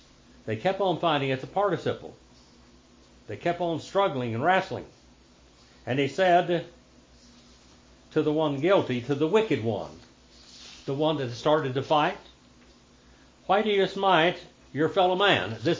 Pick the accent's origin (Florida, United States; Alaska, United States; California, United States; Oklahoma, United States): Oklahoma, United States; accent: Oklahoma; I just read that so you can hear the Hebrew with my Oklahoma accent with it, I guess.